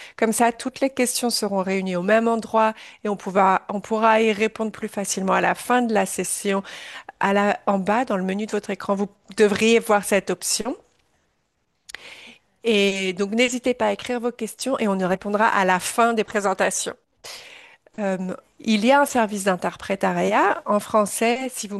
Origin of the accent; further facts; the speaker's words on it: United Kingdom; je viens du Royaume-Uni